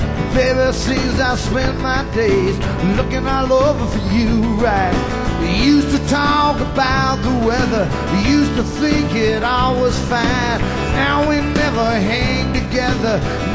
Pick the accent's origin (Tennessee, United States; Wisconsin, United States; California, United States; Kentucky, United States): California, United States; San Diego; I'm originally from San Diego, and some of this was written there, and some of it was written in the jungle.